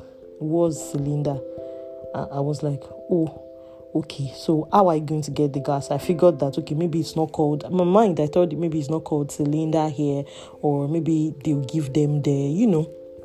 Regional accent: Nigeria; if you, as a Nigerian, you know, when you want to go and fill your gas

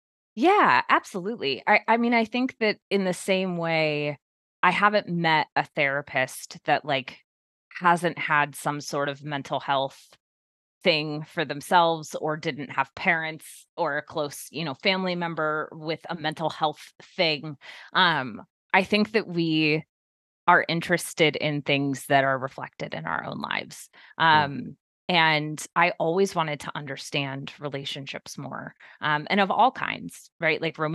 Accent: California, United States; And I'm originally from California.

